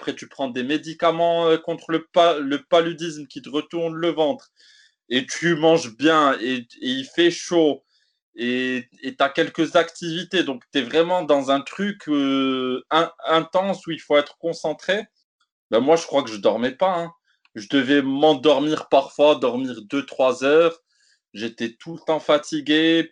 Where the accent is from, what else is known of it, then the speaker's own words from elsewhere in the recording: Morocco; j'ai des origines noires, je suis marocain, maghrébin, africain